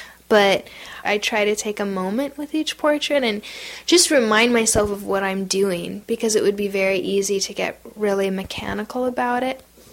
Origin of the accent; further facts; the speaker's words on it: United States; also I am not an Iraqi, I'm an American, so I have somewhat of a read on our culture